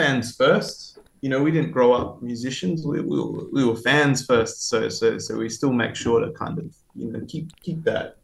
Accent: Perth, Western Australia, Australia; from Boorloo, Perth.

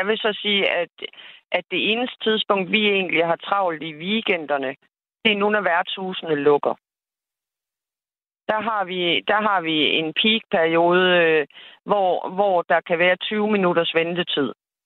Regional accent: Norddjurs, Central Denmark Region, Denmark; I Norddjurs Kommune, hvor jeg kommer fra

